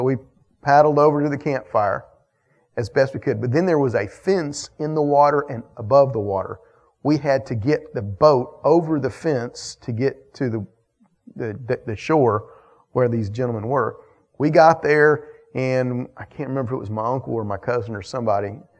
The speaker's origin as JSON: {"language": "English", "town": "Atlanta", "region": "Georgia", "country": "United States", "tie": "born or raised there", "said": "I grew up in Atlanta. I was a city boy, okay?"}